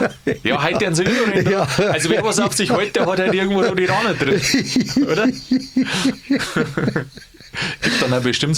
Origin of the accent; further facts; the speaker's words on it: Bavaria, Germany; ich komme ja aus Niederbayern